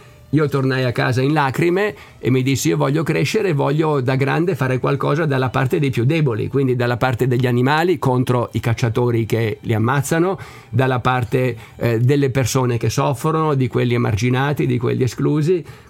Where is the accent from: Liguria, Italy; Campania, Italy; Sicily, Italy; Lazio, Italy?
Liguria, Italy; Albisola; quando ero bambino, ero ad Albisola, in provincia di Savona. a quei tempi, anni 70, dietro la casa mia c'erano i boschi.